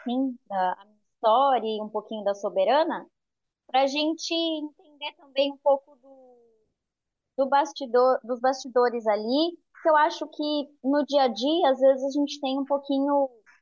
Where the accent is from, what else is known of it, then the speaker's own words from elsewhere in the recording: Campinas, São Paulo, Brazil; eu sou natural de Campinas, eu sou casada, sou cristã